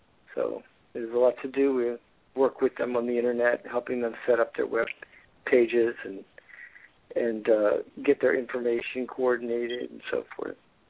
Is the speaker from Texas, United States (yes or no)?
no; Florida, United States; now in California, United States; been living in California for the last 40 years. I'm originally from Florida.